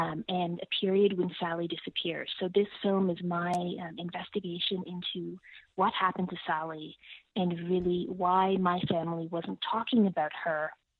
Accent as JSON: {"language": "English", "town": "Ottawa", "region": "Ontario", "country": "Canada", "tie": "born or raised there", "also_born_or_lived": "Toronto", "said": "I'm an Ethiopian Canadian. I grew up in Ottawa. I lived in Toronto for 15 years."}